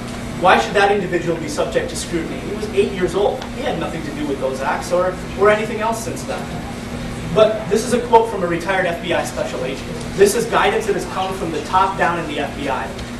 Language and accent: English; United States; This is alarming to me as an American, as a lawyer